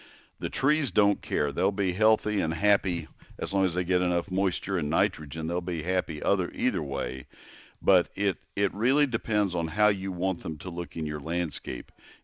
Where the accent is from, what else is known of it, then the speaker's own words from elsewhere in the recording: College Station, Texas, United States; Growing up in College Station, Texas, and listening to … never dreaming I'd be working here.